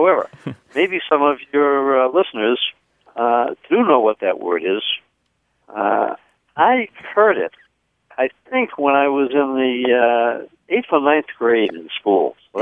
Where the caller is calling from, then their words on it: Escondido, California, United States; I'm calling from Escondido, California.